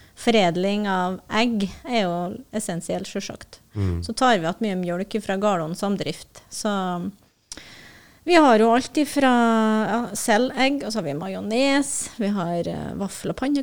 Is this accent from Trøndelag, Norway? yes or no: yes; Trøndelag, Norway; Da var jeg på Namsos da, noen mil unna der jeg kommer ifra.